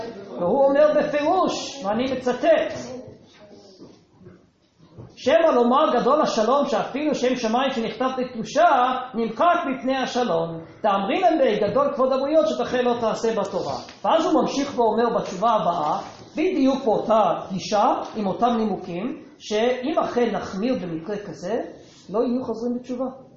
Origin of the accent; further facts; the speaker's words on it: United States; אני גדלתי בארצות הברית, רק שמעתי את השם שלו.